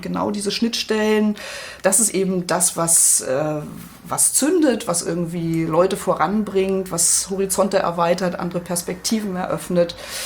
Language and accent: German; Brandenburg, Germany; Ich komme ja ursprünglich aus dem Spreewald, wo ja die sorbischen Bräuche, die sorbische Kultur eine ganz große Rolle spielt.